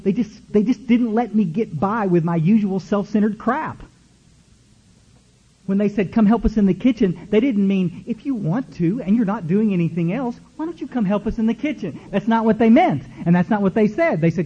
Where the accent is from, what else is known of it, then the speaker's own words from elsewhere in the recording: Kerrville, Texas, United States; We had this dog in growing up in Kerrville, Texas. We lived in this big old house out on Goat Creek Road, okay?